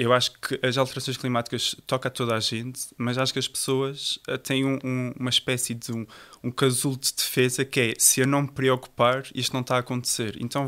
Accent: Azores, Portugal; now in Porto, Portugal; então eu vim a estudar, saí de São Miguel, vim estudar para o Porto

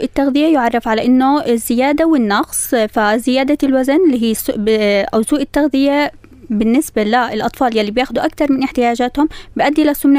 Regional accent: Palestine; فإحنا ما في بتوقعش عندنا في فلسطين نسبة كتير كبيرة من المشاكل

